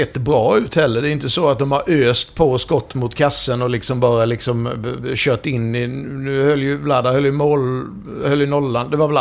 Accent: Rydaholm, Jönköping County, Sweden; jag kommer ju från Rydaholm som är ungefär samma storlek som Landsbro, ungefär precis samma typ av samhälle, och vi hade inget sånt.

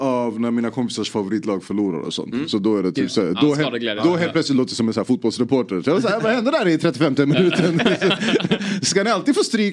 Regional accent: Stockholm, Stockholm County, Sweden

